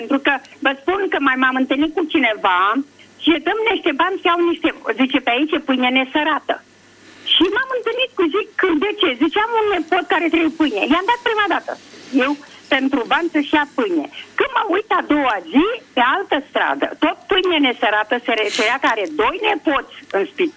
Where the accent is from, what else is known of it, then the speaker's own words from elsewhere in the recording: Craiova, Dolj, Romania; Sunt de la Craiova